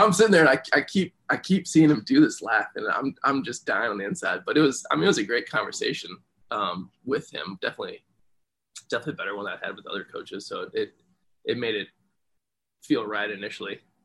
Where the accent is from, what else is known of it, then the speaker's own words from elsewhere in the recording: Omaha, Nebraska, United States; So I grew up in Omaha, Nebraska. Went to high school at Millen North.